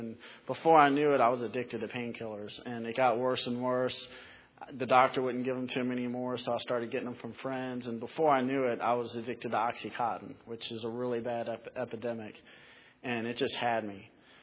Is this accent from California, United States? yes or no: no; Fredericksburg, Virginia, United States; working for the Fredericksburg Teen Challenge about 4 months ago. And it's just wonderful to be back in my hometown.